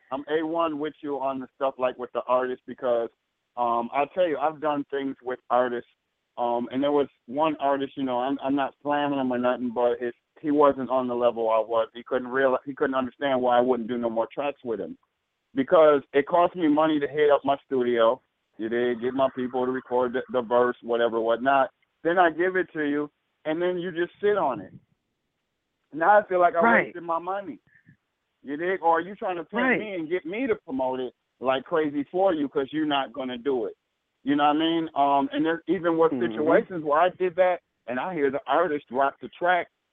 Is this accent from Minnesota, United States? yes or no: yes; Minneapolis, Minnesota, United States; I'm from Minneapolis, Minnesota.